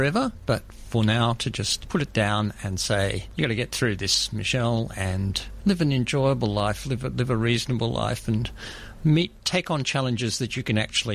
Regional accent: Ivanhoe, Victoria, Australia; I grew up in Ivanhoe. I have a younger sister, so it was quite an outer suburban experience at that point, really.

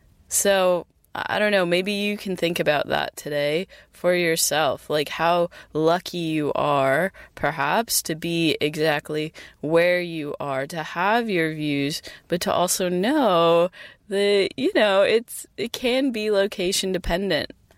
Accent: United States; And believe me, as an American, it is difficult for me to process because I think it's not done.

